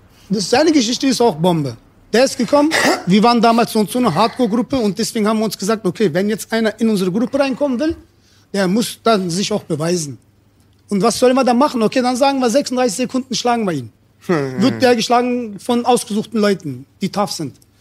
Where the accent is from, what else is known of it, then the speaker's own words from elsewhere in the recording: Turkey; now in Germany; so als Türke in Deutschland türkisch zu rappen, so weißt du, und noch erfolgreich werden zu können oder so.